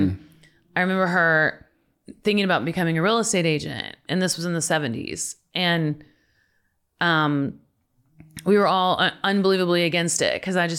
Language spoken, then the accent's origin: English; Midwest, United States; And she's very old fashioned, but we're from the Midwest. And so Midwesterners are very stoic.